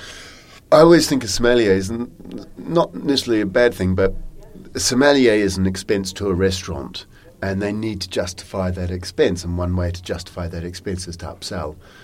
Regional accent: New Zealand; now in United Kingdom; And I'm from New Zealand.

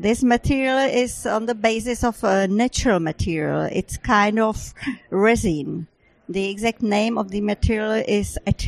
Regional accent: Prague, Czechia; English is a second language; I am from Prague, Czech Republic

